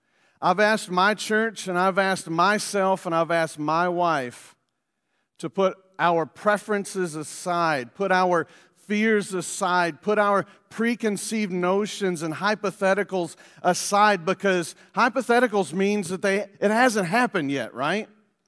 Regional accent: the South, United States; Hey, I'm from the South, so, like, our pastors down South, man, they throw hankies around

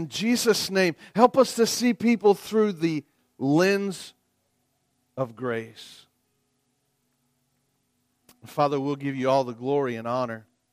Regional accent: the South, United States; Listen, I was raised in the South.

